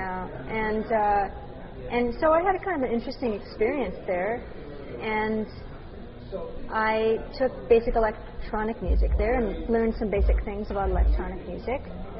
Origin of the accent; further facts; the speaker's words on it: Minnesota, United States; now in Toronto, Canada; I live in Toronto. I'm from Minnesota. I moved here in 1990.